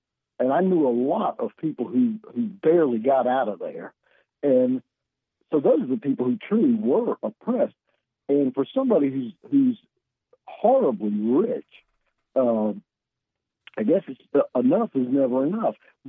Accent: High Point, North Carolina, United States; I grew up Catholic, and so we grew up, and I grew up in High Point, North Carolina in 1960.

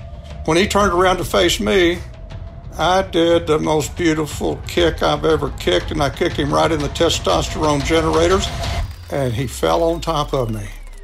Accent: Texas, United States; And I said, well, I'm from Texas, too.

